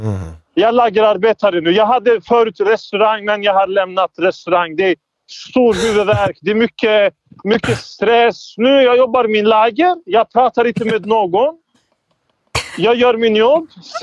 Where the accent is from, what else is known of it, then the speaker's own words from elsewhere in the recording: Turkey; now in Sweden; jag kommer från Turkiet från början, från Koluby.